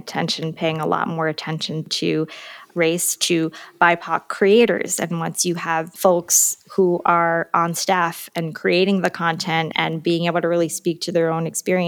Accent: United States; for me, I'm Chinese American. I know not everyone is American in this country, but for me, it was really important to be like, okay, I'm Chinese American.

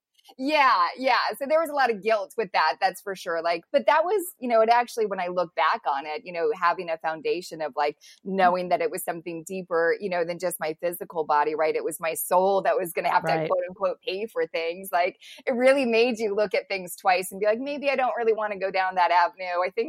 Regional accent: California, United States; And we grew up in Southern California.

